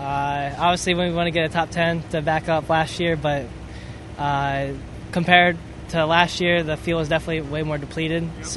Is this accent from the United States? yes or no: yes; High Point, North Carolina, United States; No, I grew up around High Point.